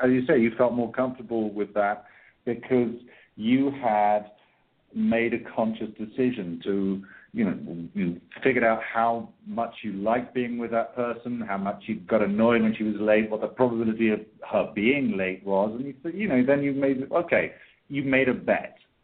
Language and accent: English; United Kingdom; now in Ireland; I live in Ireland now, and even though I'm British, I now live on Ireland.